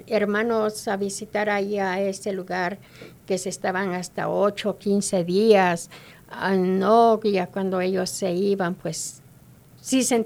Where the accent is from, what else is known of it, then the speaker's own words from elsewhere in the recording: Mexico City, Mexico; Soy de la Ciudad de México. Ajá. Vengo de un rancho. Ajá. Y de ahí estuve hasta la edad de 14 años.